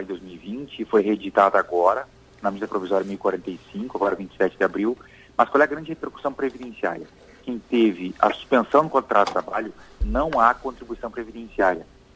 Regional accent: Rio Grande do Sul, Brazil; também sou gaúcho, é um prazer aqui falar para esse povo maravilhoso, também além de trabalhar muito fora, mas confesso para ti que moro no Rio Grande do Sul, adoro o Rio Grande do Sul

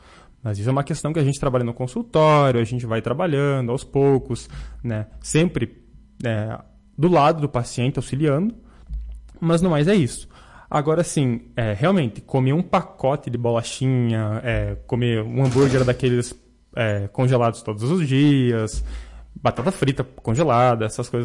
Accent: Brazil; Nós que somos brasileiros, a alimentação faz parte dos nossos momentos comemorativos

